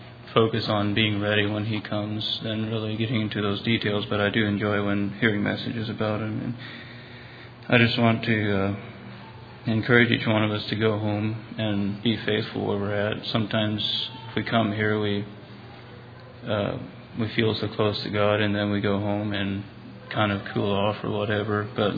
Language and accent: English; Missouri, United States; now in Pennsylvania, United States; from Central Missouri. I've actually been living in Pennsylvania for the last 4.5 months, moved in here because I have a special friend in here, I guess.